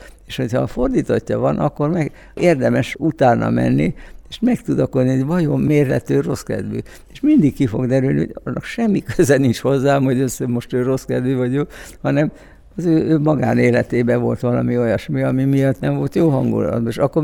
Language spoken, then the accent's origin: Hungarian; Debrecen, Hajdú-Bihar, Hungary; now in Budapest, Hungary; Hát én eredetileg is, mert ugye én Debrecenben születtem, tehát nekem az első rendű otthonom az nem Budapest, hanem Debrecen. Mert én a gyerekkori éveimet, a legboldogabb éveimet az életemben, azt itt töltöttem